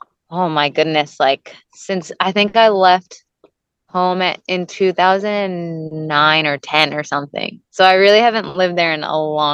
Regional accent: New Jersey, United States; obviously being born and raised in Jersey. I started my career there.

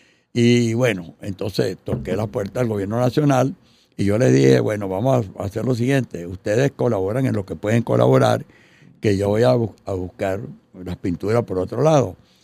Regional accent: Caripito, Monagas, Venezuela; hice esa primera experiencia allá en Caripito, en los Cerritos, en mi tierra

